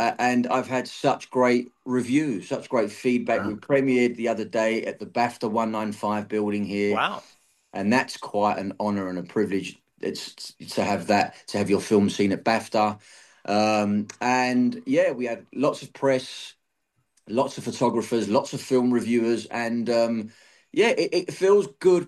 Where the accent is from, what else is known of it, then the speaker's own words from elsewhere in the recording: United Kingdom; no, I'm actually British.